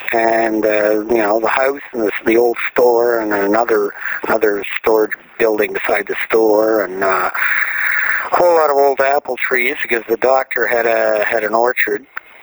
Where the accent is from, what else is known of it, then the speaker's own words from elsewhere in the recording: Toronto, Ontario, Canada; now in Prince Edward Island, Canada; Toronto. Okay. Born in Toronto. Both my parents were born in Toronto.